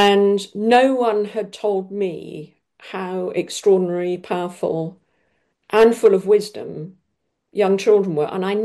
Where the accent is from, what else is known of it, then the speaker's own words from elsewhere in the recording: South West England, United Kingdom; on my mother's side of the family, I have 1,000 years direct lineage in Cornwall. So I come from Cornwall.